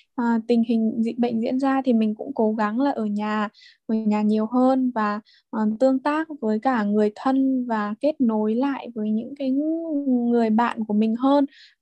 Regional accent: Vinh, Nghệ An, Vietnam; moved away as an adult; now in Hanoi, Vietnam; Mình đến từ Vinh, mình học với cả từ bé, mình lớn lên từ Vinh. Sau đấy là từ ra Hà Nội là để học đại học ấy, và ở cho đến tận bây giờ.

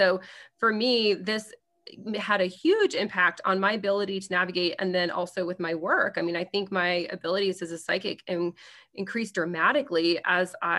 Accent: Lafayette, United States; also born or lived in Denver; now in Los Angeles, United States; So I, in the period of a year, I moved from my hometown of Lafayette. I expanded to Denver, Colorado, and, you know, quickly got well known there as a psychic. And then I moved to Los Angeles.

